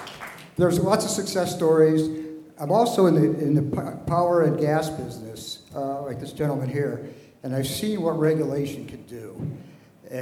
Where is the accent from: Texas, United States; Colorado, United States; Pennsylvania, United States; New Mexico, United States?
Colorado, United States; Crested Butte; I'm from Crested Butte, Colorado, living here now.